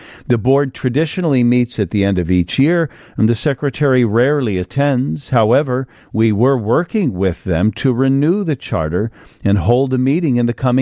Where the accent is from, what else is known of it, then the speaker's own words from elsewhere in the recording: Chicago, Illinois, United States; I'm from Chicago. I work in Florida, though, as an Everglades National Park, some sort of employee there.